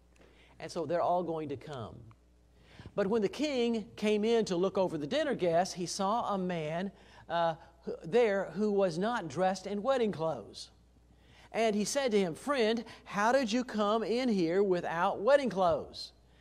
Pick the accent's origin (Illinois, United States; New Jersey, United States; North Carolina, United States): Illinois, United States; You know, we're meat and potatoes at every meal. That's how I grew up in Illinois.